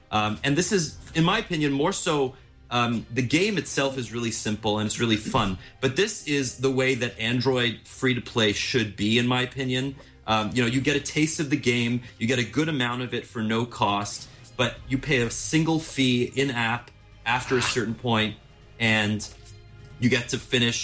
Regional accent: Canada; They're from Montreal, so they're not my hometown, but they're my home country.

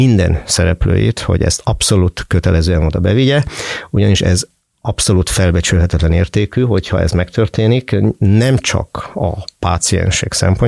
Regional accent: Hungary; also born or lived in Germany; ez hozott el minket Magyarországra. Hát nyilván az egyik kötődés az az, hogy innen származom

